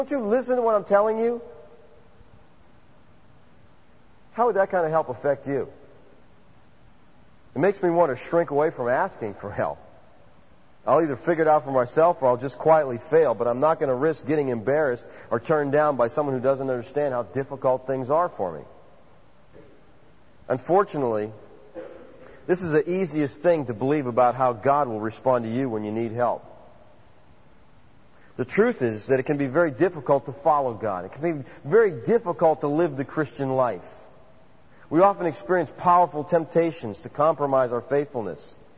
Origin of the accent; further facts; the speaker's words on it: Erie, Pennsylvania, United States; I thought that was interesting because I grew up in Erie, Pennsylvania.